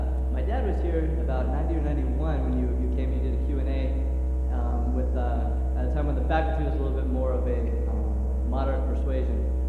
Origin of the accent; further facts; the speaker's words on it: Bremerton, Washington, United States; And I'm from Bremerton, Washington.